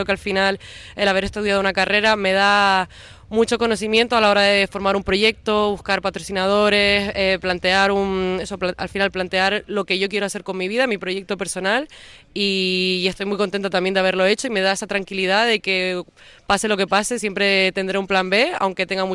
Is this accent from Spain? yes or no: yes; Las Palmas de Gran Canaria, Canary Islands, Spain; also born or lived in Barcelona, Spain; De Las Palmas de Gran Canaria.